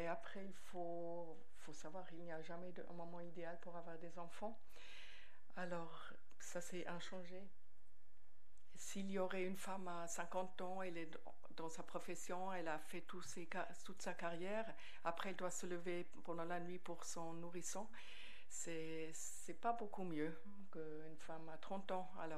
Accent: Switzerland; mais ici en Suisse, c'est vraiment la femme

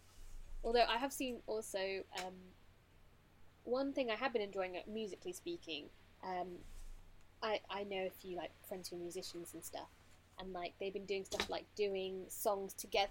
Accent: England, United Kingdom; I'm English

